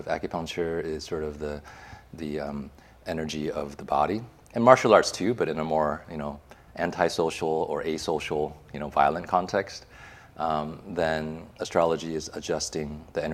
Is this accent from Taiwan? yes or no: yes; Taiwan; also born or lived in the West; You know, I grew up, I was born in Taiwan. Spent a lot of time in the West, and also actually had an opportunity to move back to Taiwan as a young teenager.